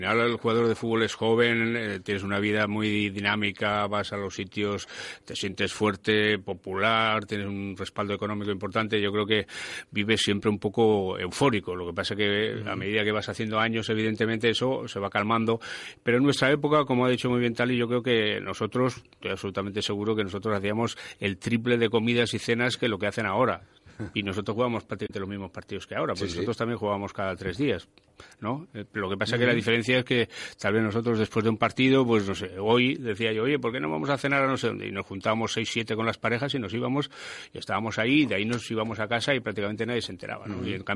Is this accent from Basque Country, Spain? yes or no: yes; San Sebastián, Basque Country, Spain; yo soy de San Sebastián, él es de una capital, yo soy de pueblo